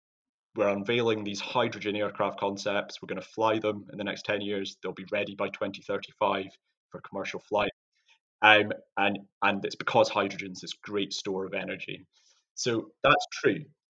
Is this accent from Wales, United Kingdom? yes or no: no; Scotland, United Kingdom; my home country of Scotland.